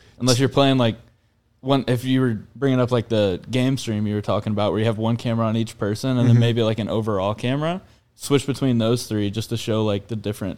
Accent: Indiana, United States; I'm from Indiana, Southern Indiana, so always wanted to go into engineering

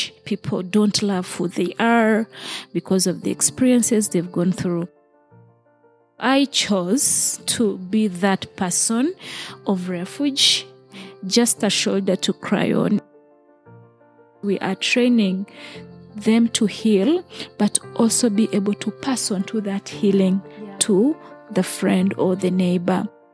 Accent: Western Region, Uganda; Yes, I grew up in Uganda, in western part of Uganda. I am from a family of seven. I am the first girl of the home, the first daughter.

